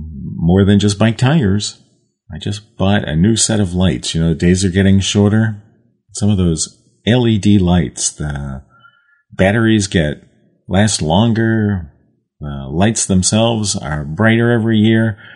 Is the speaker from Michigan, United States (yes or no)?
no; Newport Beach, California, United States; Now, just to compare and contrast, in my hometown here in Newport Beach, California